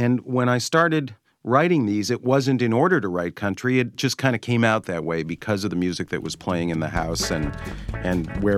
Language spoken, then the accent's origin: English; Canada; Growing up in Canada